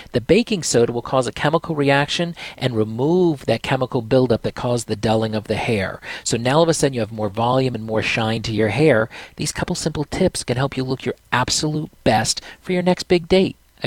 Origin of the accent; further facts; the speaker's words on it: Florida, United States; especially I'm from Florida, so if you're going to wear a skirt or dress or something